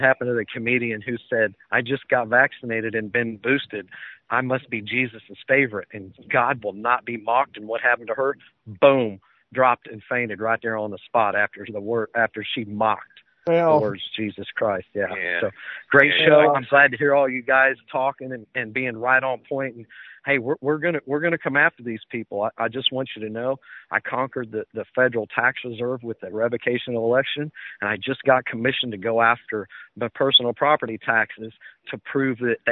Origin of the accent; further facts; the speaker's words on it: United States; And I am a sovereign because I'm an American national, not a U.S. citizen.